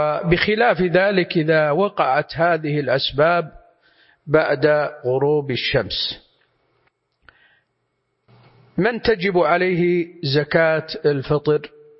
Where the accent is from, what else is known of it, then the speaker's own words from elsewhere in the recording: Saudi Arabia; كما يكون عندنا في المملكة العربية السعودية الأرز هو المقتات المعهود